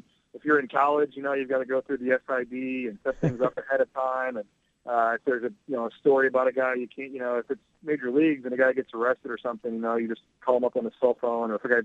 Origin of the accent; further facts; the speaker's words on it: St. Louis, Missouri, United States; I grew up born and raised in St. Louis